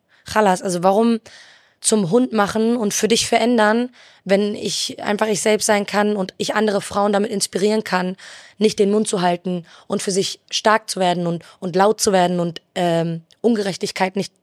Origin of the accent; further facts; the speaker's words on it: Iraq; Ich bin Jesidin, ich komme aus dem Irak, ich bin öffentlich gegen die AfD, ich bin Südländerin, ich bin nicht weiß, ich rede Deutsch, ich rede mit meinem Kanackendeutsch in meinen Videos